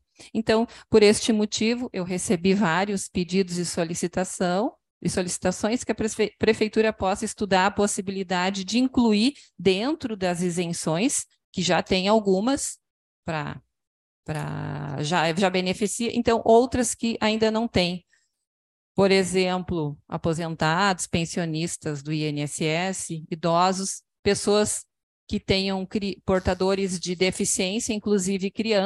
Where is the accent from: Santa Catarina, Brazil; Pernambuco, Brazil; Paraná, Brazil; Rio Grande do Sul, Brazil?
Rio Grande do Sul, Brazil; Douradilho; nós temos alunos, inclusive do Douradilho, que eu sou do Douradilho, que frequentam a escola